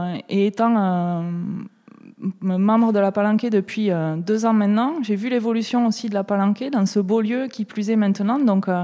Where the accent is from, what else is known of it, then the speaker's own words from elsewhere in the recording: Toulouse, Occitanie, France; now in Sète, France; je suis originaire de Toulouse et avec la pandémie, j'avais envie de changer de cadre de vie, de me rapprocher du bord de mer. Et j'ai des origines sétoises par ma famille, donc je me suis dit, allez, installons-nous à 7.